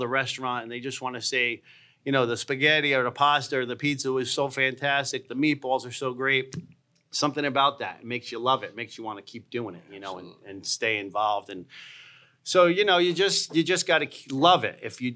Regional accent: New Haven, Connecticut, United States; growing up in this state, we have the best pizza around. So we grew up eating pizza in New Haven and West Haven.

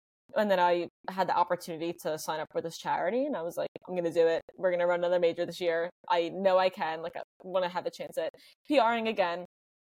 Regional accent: New York, United States; and also growing up in New York, it just adds that extra element of something that's just like special.

